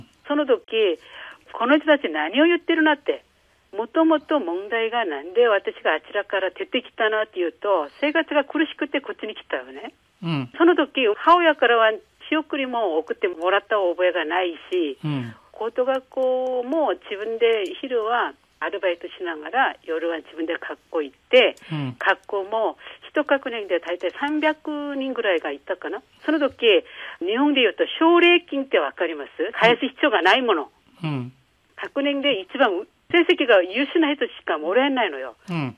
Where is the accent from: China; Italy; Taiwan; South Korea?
South Korea; Japanese is a second language; now in Japan; 私は出身が韓国なんですが